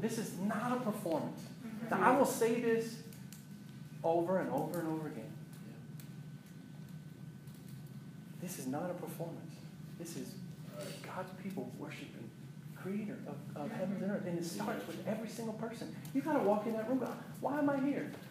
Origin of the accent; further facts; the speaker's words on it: Atlanta, Georgia, United States; I grew up in Atlanta, Georgia, one of the most religious places.